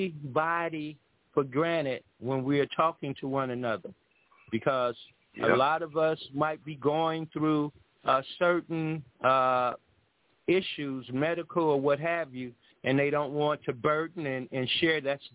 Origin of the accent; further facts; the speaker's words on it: Florida, United States; I was happened to be born in Florida. But again, yeah, I'm originally from the South.